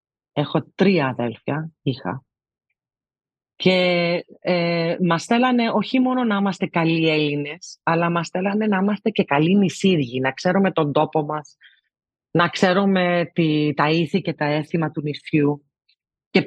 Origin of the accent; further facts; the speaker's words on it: New York, United States; εγώ γεννήθηκα στη Νέα Υόρκη, στη γειτονιά που λέγεται Αστόρια. Όπως καταλαβαίνετε, είναι πολλοί Έλληνες εδώ. Μεγάλωσα με πάρα πολλούς Έλληνες γύρω μου, ιδιαίτερα με νησίριους, γιατί οι γονείς μου κατάγονται